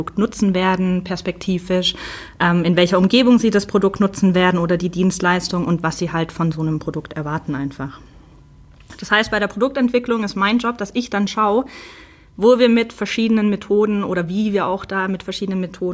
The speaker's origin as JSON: {"language": "German", "town": "Stuttgart", "region": "Baden-Württemberg", "country": "Germany", "accent": "Swabian", "lives_now": "Munich, Germany", "said": "Das ist auch so ungefähr die Zeit, zu der ich nach München kam. Davor komme ich nämlich eigentlich aus der Stuttgarter Ecke, was man mir meistens nicht so anhört, außer ich bin mit anderen Schwaben unterwegs oder ich werde sauer, dann kommt das auch immer wieder durch."}